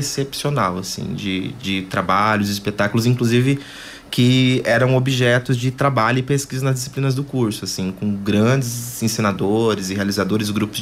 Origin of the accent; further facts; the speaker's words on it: Monte Mor, São Paulo, Brazil; born there; also born or lived in Ribeirão Preto; now in Londrina, Brazil; Eu vim para Londrina, eu vim de Ribeirão Preto. Eu sou nascido em Montemor, região metropolitana de Campinas